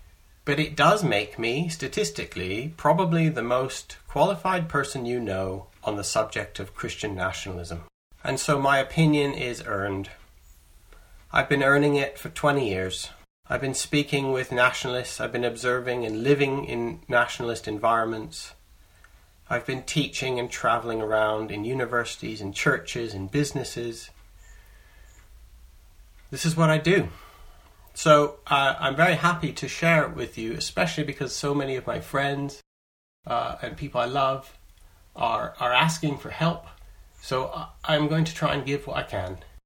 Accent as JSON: {"language": "English", "country": "Canada", "moved": "as an adult", "lives_now": "England", "said": "you can hear my accent. I'm a Canadian who, when I was 19, I moved to the UK, to England. And I've been living in England now for 25 years."}